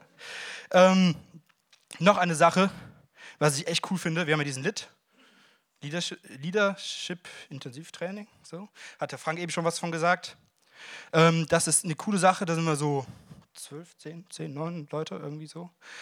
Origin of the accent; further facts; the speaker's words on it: Erftstadt, North Rhine-Westphalia, Germany; Ich komme aus Erftstadt, das ist bei Köln, da im Norden irgendwo, von hier aus.